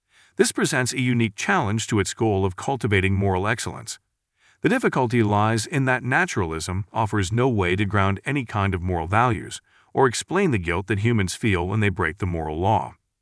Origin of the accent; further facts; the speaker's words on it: Michigan, United States; when I later began teaching in my home state of Michigan.